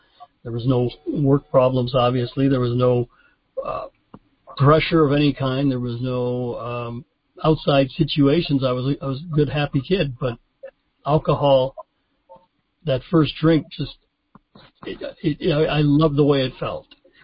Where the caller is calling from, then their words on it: Glendale, California, United States; So anyway, I come to you from Glendale, California. I am 40 years sober. I got sober when I was 26 years old. And I am 66 today.